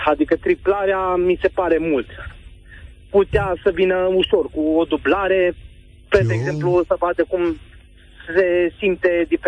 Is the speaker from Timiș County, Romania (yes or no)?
yes; Timișoara, Timiș County, Romania; Sunt din Timișoara, în primul rând.